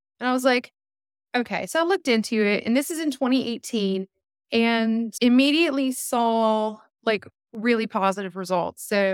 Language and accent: English; West Virginia, United States; I'm like, that's the South. I'm originally from West Virginia.